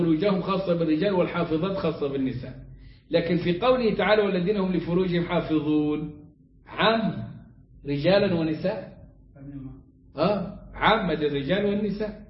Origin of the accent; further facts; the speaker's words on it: Egypt; عندنا في مصر في الصعيد بيخلص عليه